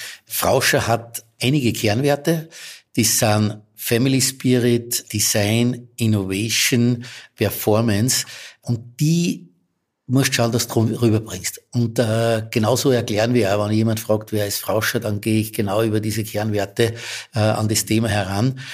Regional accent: Gmunden, Upper Austria, Austria; ich bin eben in Gmunden aufgewachsen, bin jetzt 58 Jahre alt.

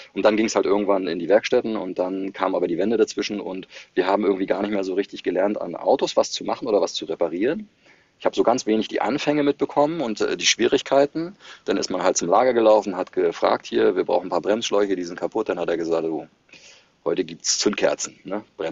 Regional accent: Rostock, Mecklenburg-Vorpommern, Germany; Mein Lebensmittelpunkt ist Rostock. Ich bin hier auch geboren. Und ich bin halt quasi in der ehemaligen DDR geboren, 1973.

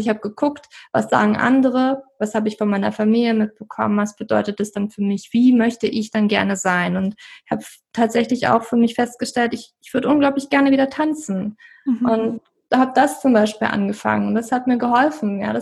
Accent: East Germany, Germany; Und da ist wieso, glaube ich, auch bei uns im Osten, sage ich schon

